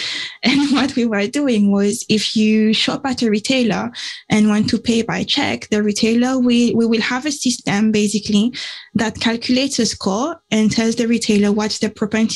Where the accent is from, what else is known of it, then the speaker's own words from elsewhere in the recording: Guadeloupe; born there; accent: French; English is a second language; So I was born in the Caribbean, on a very, very tiny island where no one knows what data is.